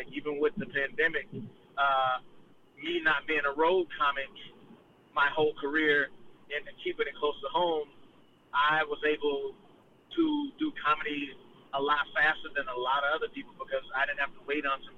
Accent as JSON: {"language": "English", "region": "Mississippi", "country": "United States", "lives_now": "St. Cloud, United States", "said": "And the reason St. Cloud, that's home. I'm originally from Mississippi, but St. Cloud's been home to me for almost the last 30 years."}